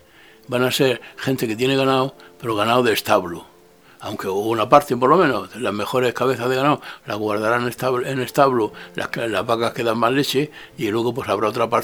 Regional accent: Region of Murcia, Spain; Yo en mi tierra de Murcia lo he visto hasta en el ayuntamiento puesto agua para todos

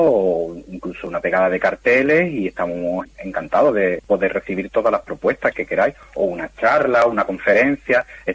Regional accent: Gibraleón, Andalusia, Spain; Voy a decir una que es de mi pueblo, de mi localidad. Soy de Gibraleón, de Huelva, y allí usamos aviate.

